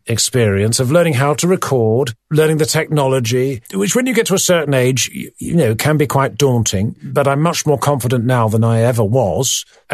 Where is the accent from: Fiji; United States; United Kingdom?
United Kingdom; South West England; I grew up partly in Devon, and Dartmouth was very near me.